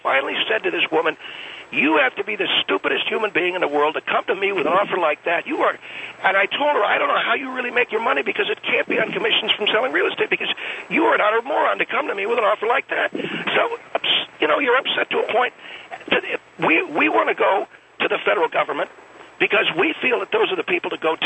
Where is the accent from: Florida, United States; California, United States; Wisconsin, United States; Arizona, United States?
California, United States; I'm from California. You know, my wife and I both hail from California.